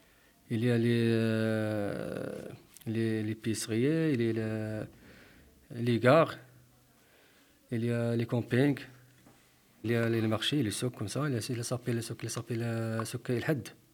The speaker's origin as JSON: {"language": "French", "country": "Morocco", "second_language": "French", "moved": "yes", "lives_now": "Lens, France", "said": "Et j'habite à Lens. Et mon pays d'origine, le Maroc. Et j'ai en France depuis 2018."}